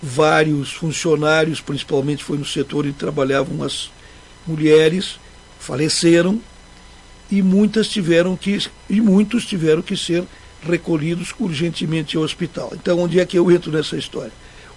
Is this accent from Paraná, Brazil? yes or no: no; Caxias do Sul, Rio Grande do Sul, Brazil; born there; Sim, nasci em Caxias do Sul.